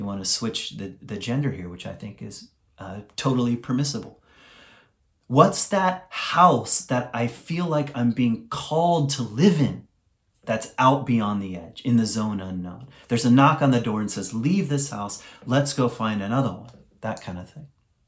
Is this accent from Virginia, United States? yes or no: yes; Virginia, United States; I remember when I was a kid, I grew up in Virginia, actually, in the woods.